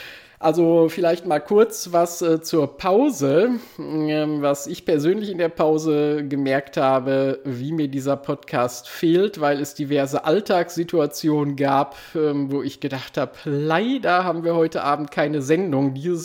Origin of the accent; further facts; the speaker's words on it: North Rhine-Westphalia, Germany; eine Oma, wie man bei uns im Ruhrpott sagen würde